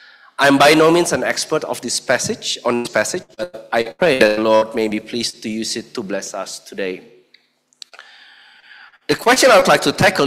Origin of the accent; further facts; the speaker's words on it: Indonesia; If you're like me, growing up in Indonesia with Indonesian citizenship